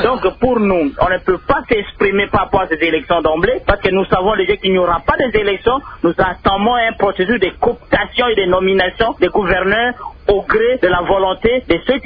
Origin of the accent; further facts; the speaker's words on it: Sankuru, DR Congo; Non, c'est faux et archi-faux, parce que moi-même, j'étais originaire de la province du Sankourou.